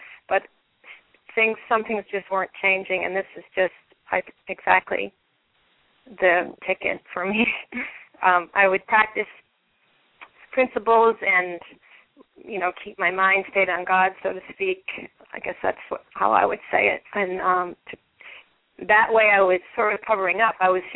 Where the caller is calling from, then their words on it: Massachusetts, United States; I'm calling from Massachusetts.